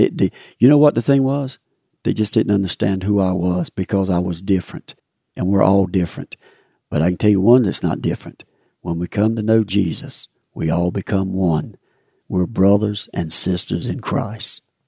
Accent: Stedman, North Carolina, United States

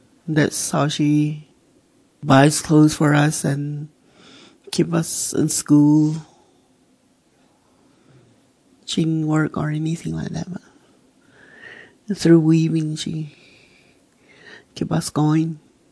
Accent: Sweetwater, Arizona, United States; I'm from Sweetwater, Arizona.

